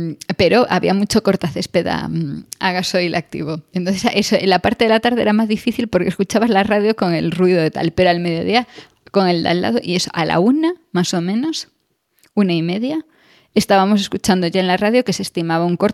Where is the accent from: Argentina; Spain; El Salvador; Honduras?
Spain; Galicia; yo es que soy gallega y tengo la costumbre de tener la nevera llena